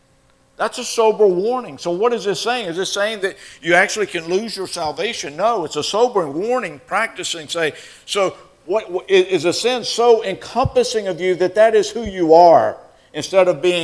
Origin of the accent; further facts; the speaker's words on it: the South, United States; So I'm like, I'm from the South, I like conversations.